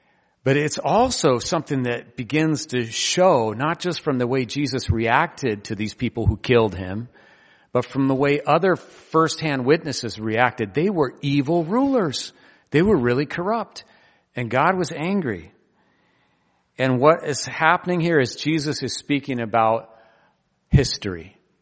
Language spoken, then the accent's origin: English; Bend, Oregon, United States; When I was a kid, I grew up in Bend, Oregon. It was 20,000 people then. It's 150 now and counting, maybe 170.